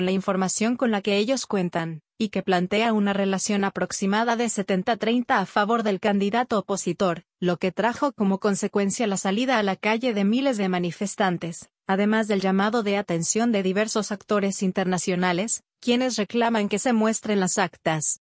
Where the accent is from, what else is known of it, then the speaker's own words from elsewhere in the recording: Cuba; Como cubano conozco muy de cerca las consecuencias del odio y las armas sobre un país entero